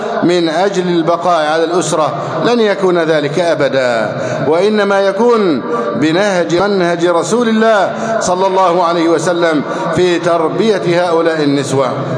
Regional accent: Egypt; اللهم احفظ بلدنا مصر أمنا أمانا سخاء رخاء

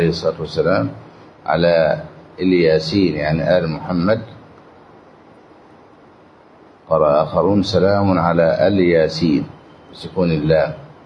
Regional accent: Egypt; وهذا حتى عندنا في مصر

